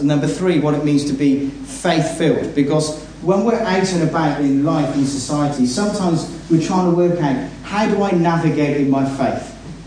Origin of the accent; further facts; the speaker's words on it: Bristol, South West England, United Kingdom; I'm from Bristol, so you get the message.